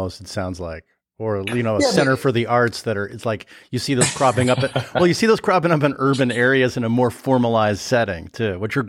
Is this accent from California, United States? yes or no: yes; Sherman Oaks, California, United States; I grew up in LA. So I grew up in the San Fernando Valley, like in Sherman Oaks.